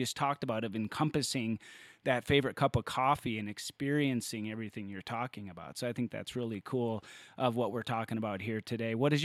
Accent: Fargo, North Dakota, United States; I grew up in Fargo, North Dakota, and loved hockey, and then came out here and I would go to the hockey games.

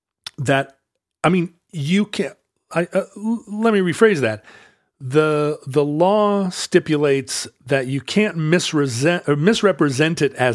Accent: Pacific Northwest, United States; someone growing up in the Northwest who saw that kind of decorative art and thought of it as, yeah, a thing that married you to the region in a way.

